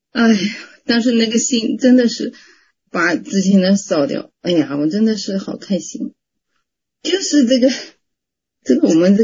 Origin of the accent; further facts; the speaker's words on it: Nanjing, Jiangsu, China; 我是南京的